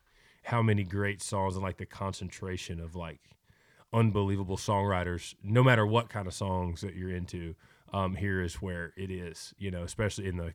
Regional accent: Arkansas, United States; also born or lived in Bradenton, United States; I grew up on a cattle farm, and I'm from Arkansas. I was born there. My mom got remarried. We moved to Florida.

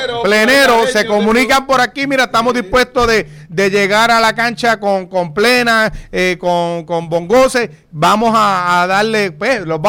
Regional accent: Puerto Rico; somos su equipo y somos primero puertorriqueños

